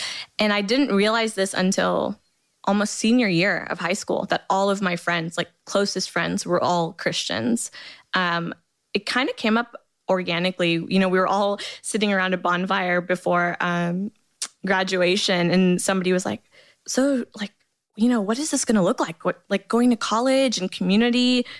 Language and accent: English; Coppell, Texas, United States; And I grew up in a suburb. I grew up in Coppell, Texas. And that's just like a 90-something percent white suburb